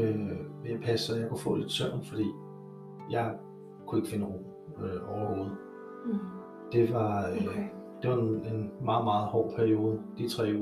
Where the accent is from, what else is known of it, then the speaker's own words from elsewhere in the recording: Amager, Capital Region of Denmark, Denmark; now in Borup, Denmark; Jeg er født og vokset på Amager, bor nuværende i 4140 Borup, hvor vi har flyttet lidt frem og tilbage